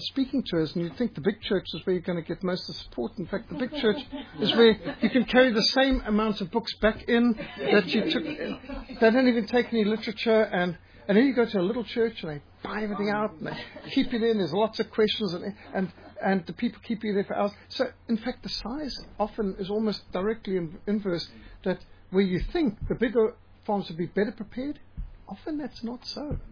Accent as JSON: {"language": "English", "town": "Cape Town", "region": "Western Cape", "country": "South Africa", "tie": "born there", "said": "I was born in Cape Town in 1960."}